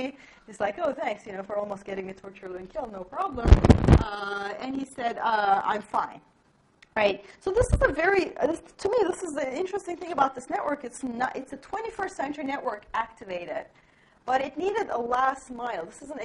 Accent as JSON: {"language": "English", "country": "Turkey", "said": "I'm from Turkey, so I can pull out, I can be as Orientalist as I want, because I'm part of it."}